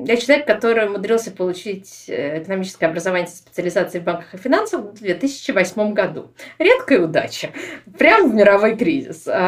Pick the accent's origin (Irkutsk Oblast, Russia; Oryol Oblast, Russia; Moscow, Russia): Moscow, Russia; moved away as an adult; now in Sweden; Я из Москвы. В Швецию я попала в 2016 году.